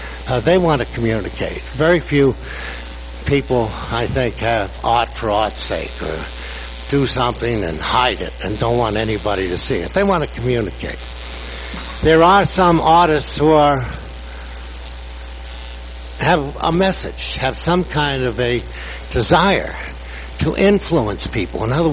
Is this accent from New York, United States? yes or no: yes; Brooklyn, New York, United States; born there; I was born in Brooklyn. I don't want to die for Brooklyn, you know.